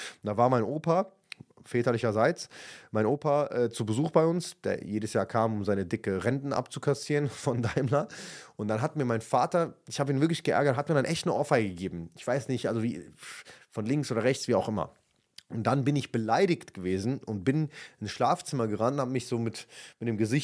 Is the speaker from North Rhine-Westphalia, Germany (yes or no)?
no; Viernheim, Hesse, Germany; ich komme aus Viernheim, das ist ein kleines Dorf mit vielleicht 30.000 Einwohnern in Hessen, genau neben Weinheim, das ist in Baden-Württemberg, und Heidelberg und Mannheim, also quasi zwischendrin.